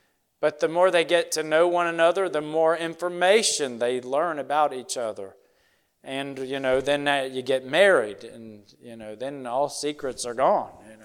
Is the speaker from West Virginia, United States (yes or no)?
yes; West Virginia, United States; We grew up in West Virginia